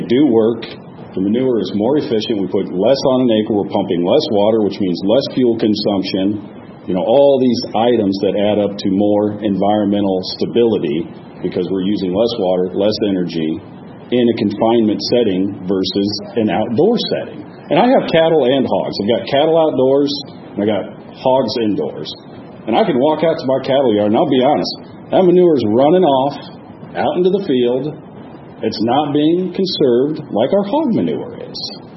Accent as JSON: {"language": "English", "region": "Iowa", "country": "United States", "said": "I'm from Boone County. I'll clearly state that. I'm not from Story County."}